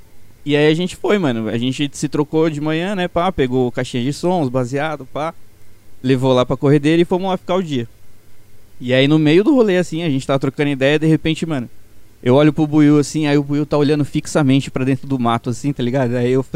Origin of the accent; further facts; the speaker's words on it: Brazil; Não entendi nada, eu sou brasileiro e tal.